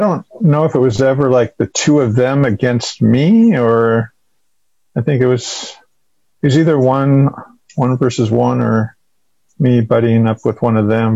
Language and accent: English; Portland, Oregon, United States; So born and raised in Portland, went to high school here, went to public school.